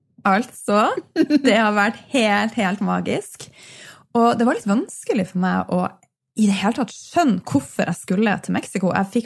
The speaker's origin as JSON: {"language": "Norwegian", "town": "Bodø", "region": "Nordland", "country": "Norway", "said": "for jeg er jo opprinnelig fra Bodø."}